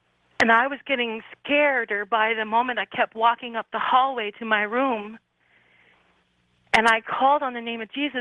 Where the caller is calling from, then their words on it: Sacramento, California, United States; I'm calling from Sacramento.